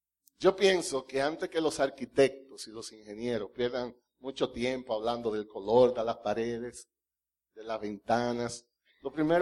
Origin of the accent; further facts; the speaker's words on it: Dominican Republic; now in Mexico; yo soy dominicano y hablo español, pero créanme que no es el mismo español de los mexicanos.